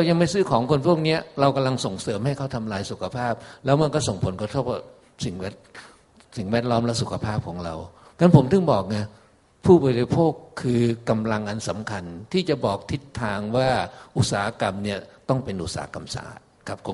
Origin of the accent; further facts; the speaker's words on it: Nakhon Sawan, Thailand; ตอนผมเรียนหนังสือที่อยู่จังหวัดนครสวรรค์ผมเป็นคนนครสวรรค์นะฮะ